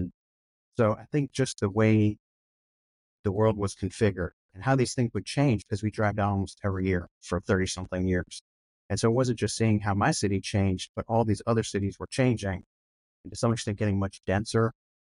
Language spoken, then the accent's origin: English; Cleveland Heights, Ohio, United States; I grew up in Cleveland Heights on the east side of Cleveland, Ohio